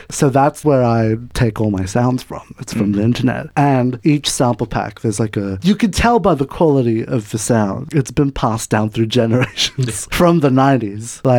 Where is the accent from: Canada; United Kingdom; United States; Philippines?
Philippines; They stopped caring. I'm Filipino.